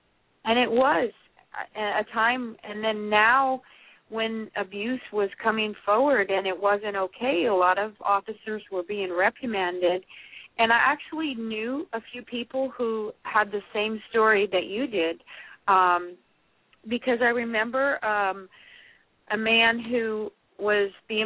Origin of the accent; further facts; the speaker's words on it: Santa Cruz, California, United States; I grew up in Santa Cruz and actually saw a lot of abuse from the officers at that time